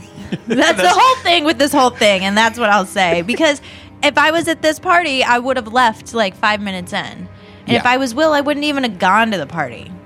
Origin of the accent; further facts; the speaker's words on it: Midwest, United States; since I grew up in the Midwest, but now I'm like, I've spent a lot of my life out here now.